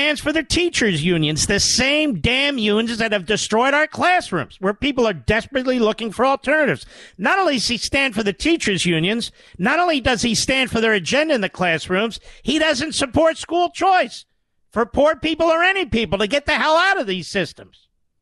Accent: Pennsylvania, United States; I'm from Pennsylvania.

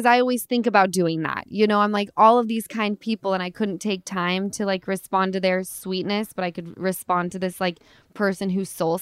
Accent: Utah, United States; now in Los Angeles, United States; I know, when you live in LA for a while, you start, like, I'm from Utah, right?

